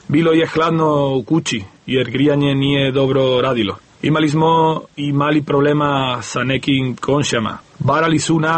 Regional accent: Malaga, Andalusia, Spain; now in Užice, Serbia; Došli smo iz Malage, koja je peti grad u Španiji.

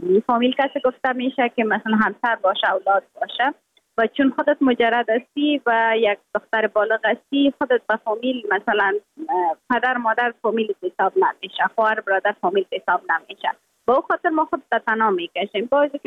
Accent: Afghanistan; moved away

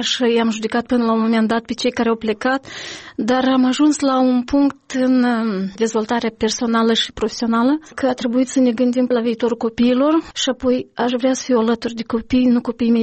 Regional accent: Moldova; sunt din Republica Moldova

